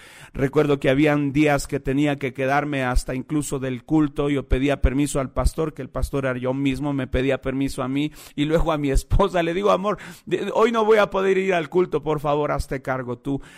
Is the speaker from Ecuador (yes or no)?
yes; Ecuador; soy muy latino, muy ecuatoriano, y mis raíces son de raíces indígenas